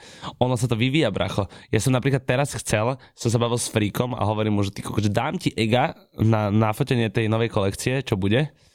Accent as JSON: {"language": "Slovak", "town": "Bratislava", "region": "Bratislava Region", "country": "Slovakia", "said": "aj tak som rodinný Bratislavčan"}